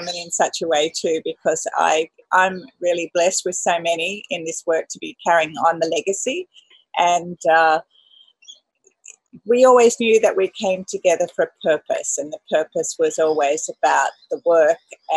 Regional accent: Australia; And and speaking as an Australian, it is phenomenal the global outpouring that's come to us

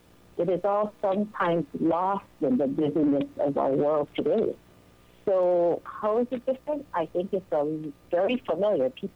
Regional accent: Hawaii, United States; Well, I am a Native Hawaiian, born and raised in Hawaii, and I've lived in Hawaii all my life, raised on the island of Oahu.

